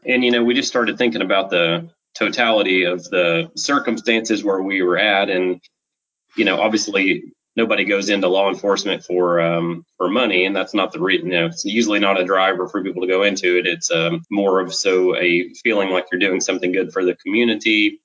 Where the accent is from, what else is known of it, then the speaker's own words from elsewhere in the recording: Tennessee, United States; also born or lived in Georgia / Carolinas; I grew up in the South. I was born in Georgia. My dad moved around several jobs while we were growing up. He changed careers a couple of times. That took us to the Carolinas and subsequently Tennessee.